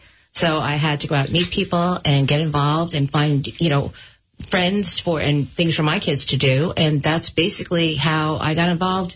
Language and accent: English; Long Island, New York, United States; now in New Rochelle, United States; Well, originally, I'm from Long Island. But I came to New Rochelle probably at least 30 years ago now.